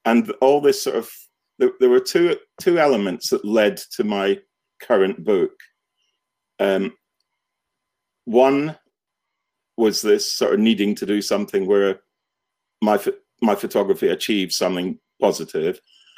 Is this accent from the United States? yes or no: no; Scotland, United Kingdom; I grew up in Scotland, and when I was very young, we moved house a lot, and I lived out on a farm.